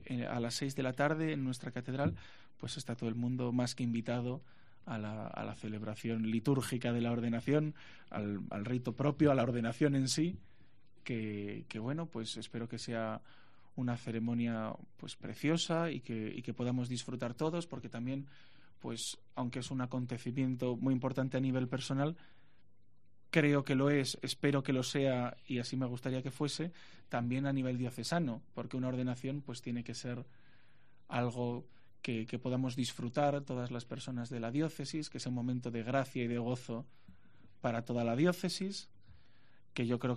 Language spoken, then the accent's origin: Spanish; Santander, Cantabria, Spain; de mi tierra natal, de la diócesis de Santander